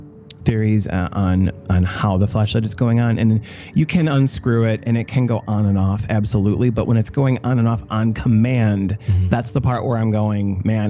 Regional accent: Milwaukee, Wisconsin, United States; I'm from Milwaukee. I love Milwaukee. And I want to put Milwaukee in as many of my films and TV shows as I can because it's a beautiful city.

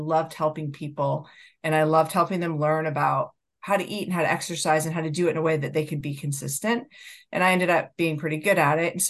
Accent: Canada; now in United States; But it turns out I'm Canadian, and I was taking classes in the United States.

